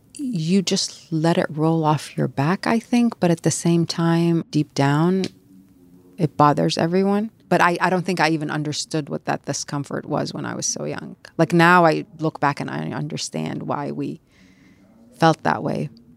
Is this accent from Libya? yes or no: yes; Libya; Because anytime anybody asks, like, oh, where are you guys from? Whatever. And if we say Libya, it would be like, oh, Gaddafi.